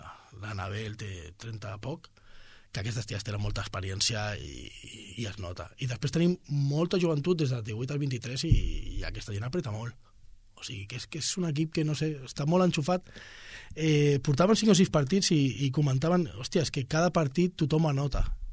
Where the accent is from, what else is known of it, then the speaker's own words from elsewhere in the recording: Gavà, Catalonia, Spain; Jo ja et dic, com soc de Gavà, també arribo una miqueta abans